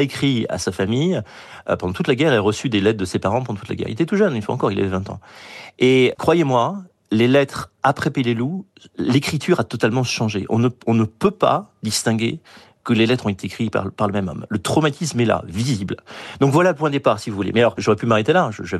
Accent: France; moved away as an adult; also born or lived in East Coast, United States; now in United States; je suis français, j'ai vécu sur la côte est des États-Unis, maintenant je vis dans le Midwest.

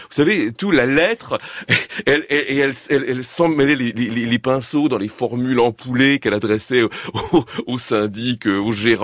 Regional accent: Paris, Île-de-France, France; born there; moi je suis né à Paris

